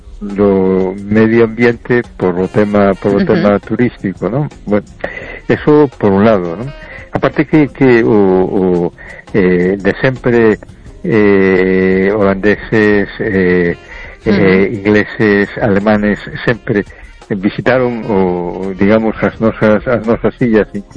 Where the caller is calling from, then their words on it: A Coruña, Galicia, Spain; de Coruña